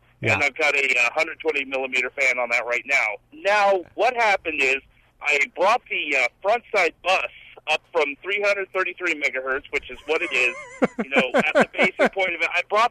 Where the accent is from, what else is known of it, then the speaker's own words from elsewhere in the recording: Canada; Well, I'm from Canada.